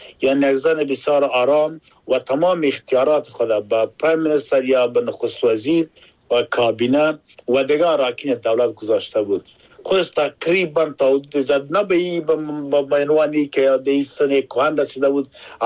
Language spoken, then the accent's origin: Persian; Afghanistan; now in United Kingdom; ما افغان هستم در انگلستان زندگی می کنم، این که خودم افغان هستم مسلمان